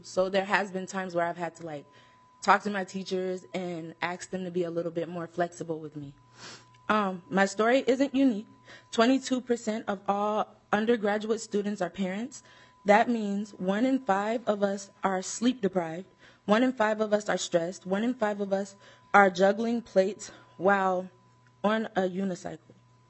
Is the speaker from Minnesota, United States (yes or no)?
yes; Minneapolis, Minnesota, United States; I am a first-generation college student, born and raised in Minneapolis, and a current student at MCTC, Minneapolis Community Technical College.